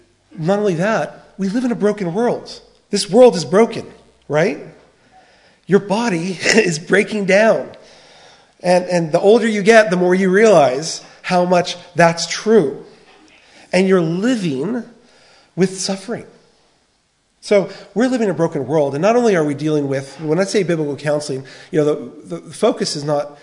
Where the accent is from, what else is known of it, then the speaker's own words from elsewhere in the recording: United States; now in Australia; I'm originally from the States, but I've been here for 15 years.